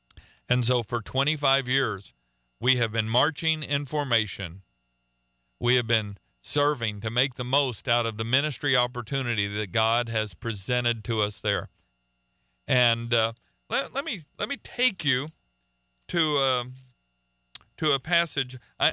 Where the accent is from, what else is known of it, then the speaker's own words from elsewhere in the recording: Oklahoma, United States; now in Florida, United States; I'm from Oklahoma. We call Texas a suburb of Oklahoma.